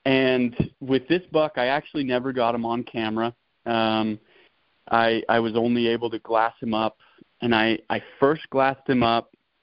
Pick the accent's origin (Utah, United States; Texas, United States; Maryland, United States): Utah, United States; Lehi; So I grew up in Lehigh, but I am a transplant down here in southern Utah.